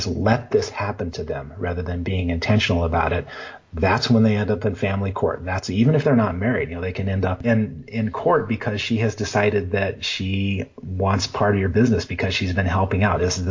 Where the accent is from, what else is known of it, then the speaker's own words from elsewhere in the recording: Denver, Colorado, United States; There's some researchers in Denver, in my hometown, and also some researchers in Australia